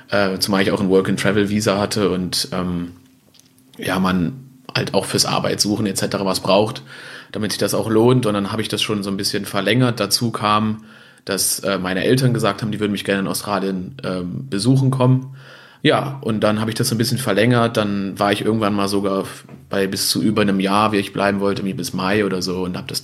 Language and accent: German; Düsseldorf, North Rhine-Westphalia, Germany; dann habe ich halt in Düsseldorf meinen Bachelor begonnen und hatte eigentlich nie vor, sozusagen in meiner Heimatstadt zu studieren.